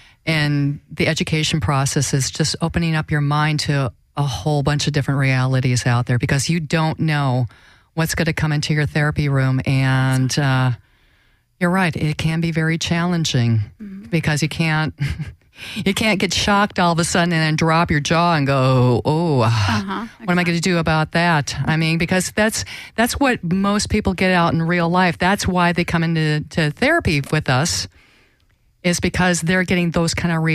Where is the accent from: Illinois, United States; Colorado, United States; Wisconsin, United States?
Wisconsin, United States; now in Los Angeles, United States; moving out to Los Angeles, because I was from Wisconsin, where it was very white.